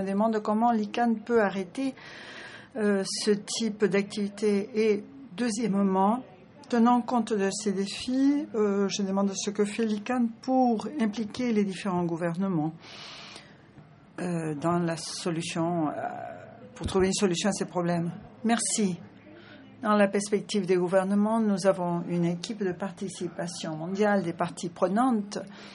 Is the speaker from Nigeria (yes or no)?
yes; Nigeria; je viens du Nigeria.